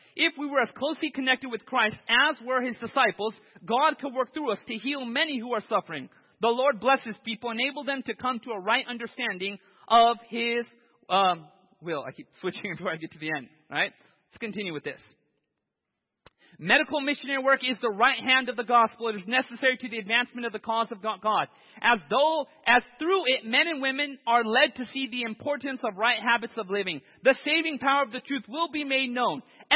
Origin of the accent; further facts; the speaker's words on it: California, United States; I grew up in Southern California.